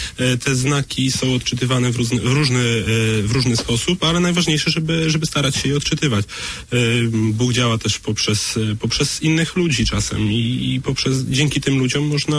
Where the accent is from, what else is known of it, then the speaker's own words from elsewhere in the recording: Ostróda, Warmian-Masurian Voivodeship, Poland; jestem z Ostródy, miasta położonego na Warmii, mam 19 lat